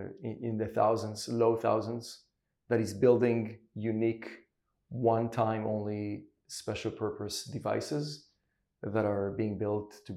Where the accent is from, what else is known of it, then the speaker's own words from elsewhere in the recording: Haifa, Haifa District, Israel; moved away; Yeah, so I'm born and raised in Israel, in Haifa, actually. I'm proud Haifa graduate.